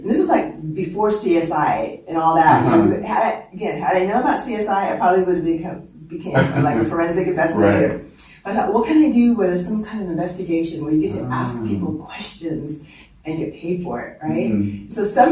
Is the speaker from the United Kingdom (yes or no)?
no; Monterey, California, United States; now in San Jose, United States; So yes, I am a native Californian and I'm very proud of that because there's not very many of us left. I was born in Monterey and I pretty much grew up on the Monterey Peninsula, Cedar Grove, until I left in 1980 for school.